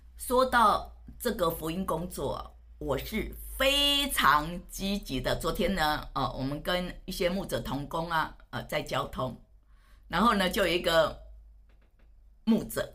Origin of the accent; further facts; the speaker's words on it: Taiwan; 我刚开始去的时候，去到哈尔滨的时候，我还是台湾人，我讲话还是很温柔的呢